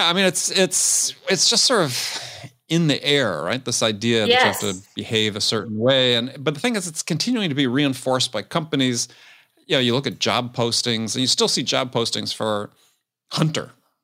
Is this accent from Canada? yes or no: no; Wisconsin, United States; Well, I grew up in Wisconsin.